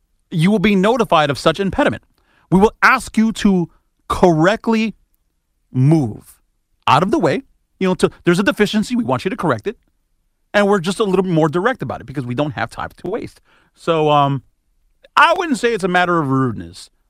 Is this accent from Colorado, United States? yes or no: no; Chicago, Illinois, United States; accent: New York; also born or lived in Puerto Rico; I'm very proud of the fact that I'm from Chicago and I lived in Puerto Rico for, you know, nearly half my life, kind of between the two. But, yeah, I have a New York accent in certain regards